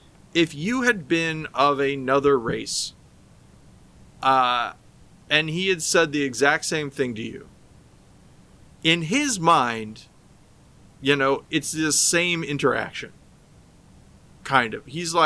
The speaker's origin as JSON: {"language": "English", "town": "Dorsey", "region": "Illinois", "country": "United States", "tie": "born or raised there", "said": "talking about how when I grew up in Dorsey, Illinois, there weren't police officers."}